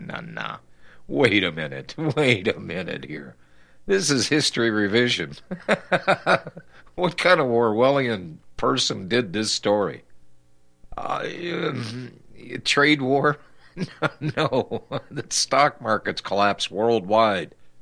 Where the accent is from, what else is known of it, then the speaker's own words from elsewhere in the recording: United States; born there; I'm an American. I was born here. I've lived here many years